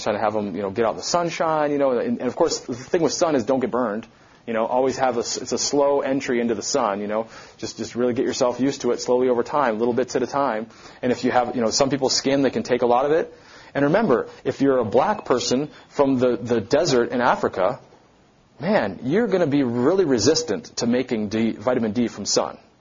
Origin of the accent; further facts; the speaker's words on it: Wales, United Kingdom; But I'm Welsh. I'm from the northern part of Europe.